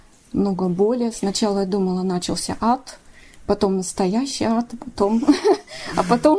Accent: Saint Petersburg, Russia; я из Санкт-Петербурга.

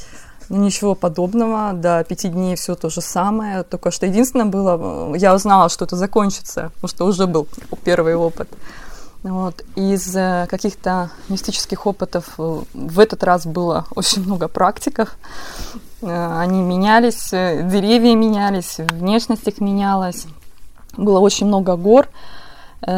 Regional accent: Cherepovets, Vologda Oblast, Russia; Я из Череповца, Вологодская область.

